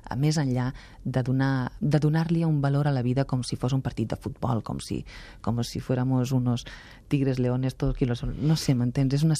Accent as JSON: {"language": "Catalan", "town": "Málaga", "region": "Andalusia", "country": "Spain", "said": "jo mateixa vinc de Màlaga i vinc de ser filla d'immigrants, ja de la postguerra"}